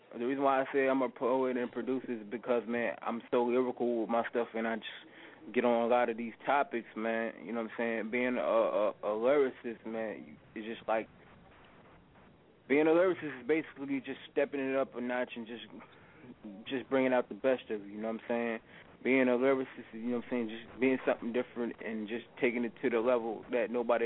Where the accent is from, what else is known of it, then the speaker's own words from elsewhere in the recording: Louisiana, United States; I'm from Louisiana. So, you know, it's the Louisiana boys, you know, got that bounce music, but we also got that real music.